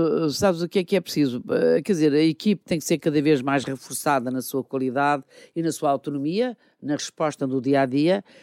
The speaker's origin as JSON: {"language": "Portuguese", "country": "Angola", "moved": "yes", "lives_now": "Portugal", "said": "Eu venho da África, não é? De Angola, quer dizer, chegar aqui à Europa, a Portugal, é entrar num outro mundo, né?"}